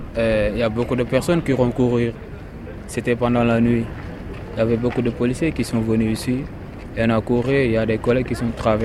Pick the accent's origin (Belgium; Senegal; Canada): Senegal; now in France; Moi, je suis du Sénégal. Quand je suis venu en France, j'ai resté 2 mois sans travail, sans rien faire.